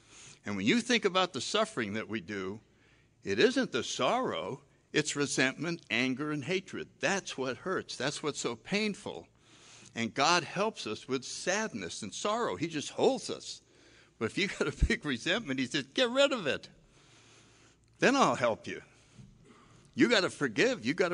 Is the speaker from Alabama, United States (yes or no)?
no; New Haven, Connecticut, United States; I was born in 1931. I grew up in New Haven, Connecticut, and the biggest event in my life was World War II.